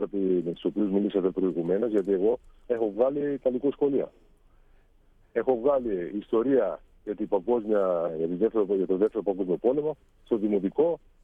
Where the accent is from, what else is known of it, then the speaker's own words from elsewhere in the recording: Poulithra, Peloponnese, Greece; Είμαι από ένα ψαροχώρι στη νότια Κοινωρία, στην Αρκαδία, που λέγεται Πούλητρα.